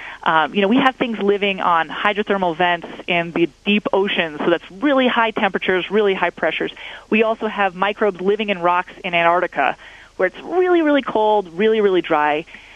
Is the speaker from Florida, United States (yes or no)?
no; Boston, Massachusetts, United States; I'm from the Boston area.